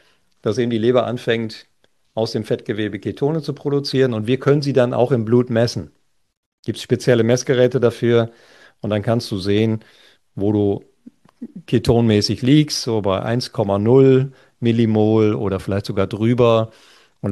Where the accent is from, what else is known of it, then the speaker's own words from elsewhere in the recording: North Germany, Germany; sagt man bei uns in Norddeutschland, schwummerig